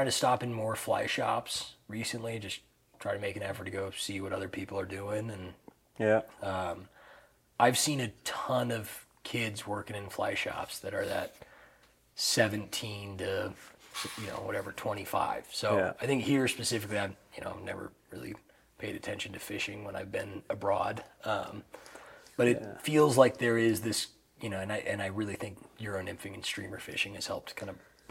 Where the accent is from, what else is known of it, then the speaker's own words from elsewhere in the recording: Washington, United States; I mean, I come from the Yakima River, but he does great trout spay stuff.